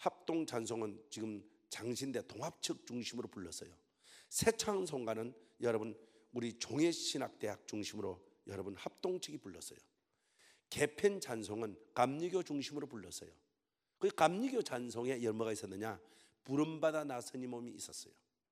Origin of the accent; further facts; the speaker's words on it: South Gyeongsang, South Korea; 저는 여러분 저 서부 경남 보수 쪽에서 자랐어요.